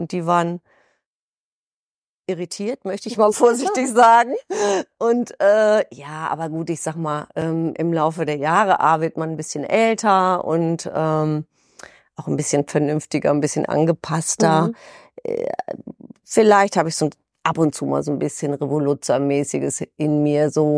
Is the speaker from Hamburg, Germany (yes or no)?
no; Lübeck, Schleswig-Holstein, Germany; Ich bin in Lübeck geboren, in einem kleinen Stadtteil und habe meine Jugend am Strand verbracht, wirklich.